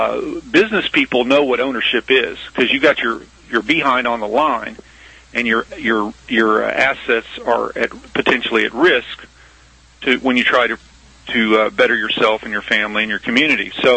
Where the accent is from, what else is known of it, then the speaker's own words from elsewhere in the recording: Missouri, United States; So the deal is, you know, I told you that I'm from Missouri.